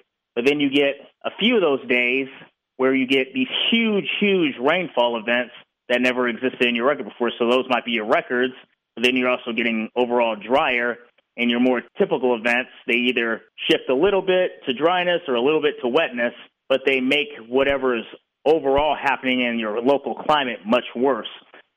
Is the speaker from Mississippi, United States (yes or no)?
no; Seattle, Washington, United States; extreme heat relative to normal in my hometown of Seattle, where it was almost 80 degrees in March. I can't ever remember seeing anything like that when I was little.